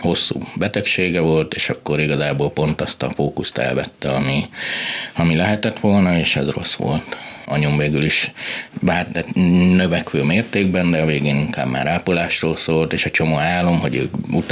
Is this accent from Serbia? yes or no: no; Gheorgheni, Harghita, Romania; Így van, Gyergyó Szent Miklós.